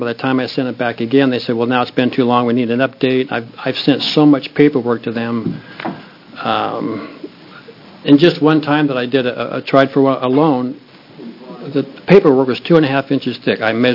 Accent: Bend, Oregon, United States; I'm from Bend, Oregon. I'm actually born and raised here.

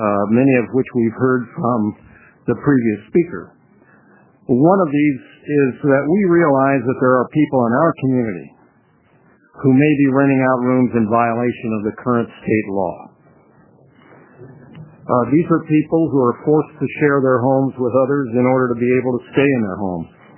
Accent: Klamath Falls, Oregon, United States; I'm from Klamath Falls.

